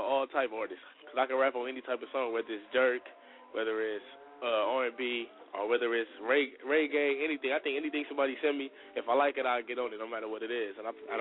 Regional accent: Compton, California, United States; I'm from West LA. That's where I was born and raised in Compton, but I'm from West LA. That's where I live now.

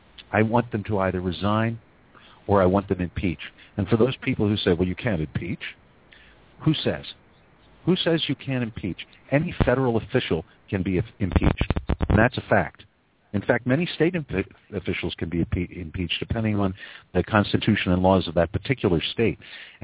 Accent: Pennsylvania, United States; But I'm from Pennsylvania, which is a conservative state in a sense.

